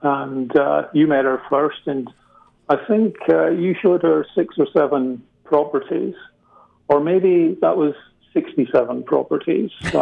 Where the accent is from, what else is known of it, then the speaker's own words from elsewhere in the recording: Scotland, United Kingdom; accent: hybrid Scottish; also born or lived in Scottish Borders; I'm from Scotland. I was born in the borders of Scotland, which is the borders between Scotland and England, but spent most of my life up in the Highlands of Scotland. So I've got a bit of a hybrid Scottish accent.